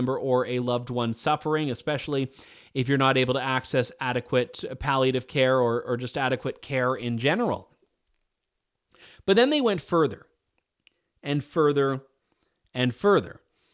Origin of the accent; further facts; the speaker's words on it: Canada; you can be forgiven because I'm Canadian and even I don't want